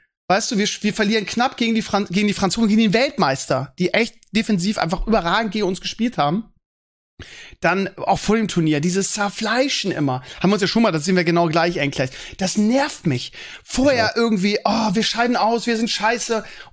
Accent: Bremen, Germany; weil als Bremer, wir hatten ja mal alle Österreicher bei uns

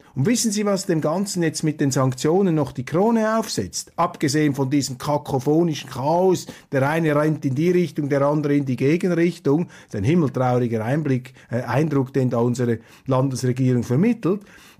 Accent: Switzerland; die ich mir also als Schweizer hier also wirklich tunlichst verbitte

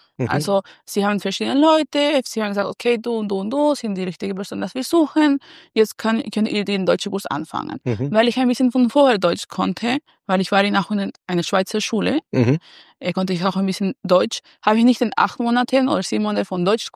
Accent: Santiago, Santiago Metropolitan Region, Chile; German is a second language; Santiago de Chile

